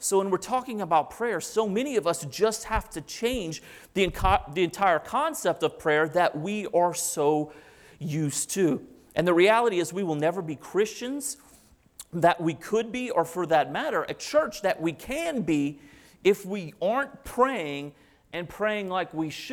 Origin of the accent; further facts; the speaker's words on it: the South, United States; Look, football season's about to kick off. I'm from the South.